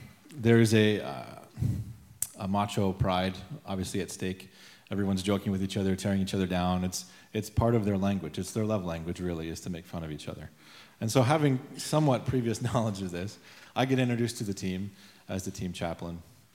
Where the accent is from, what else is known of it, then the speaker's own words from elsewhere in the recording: Windsor, Ontario, Canada; I've had some experience in the past in Windsor, in my hometown where I grew up, working with a hockey team.